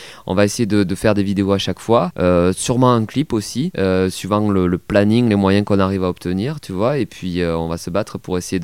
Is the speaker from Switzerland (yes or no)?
no; Toulouse, Occitanie, France; now in Paris, France; mon léger accent. Je suis toulousain, originaire donc du sud-ouest et maintenant vivant à Paris. Pour les Toulousains, je suis devenu un Parisien. Pour les Parisiens, je suis un Toulousain, donc je suis local nulle part, moi, au fond.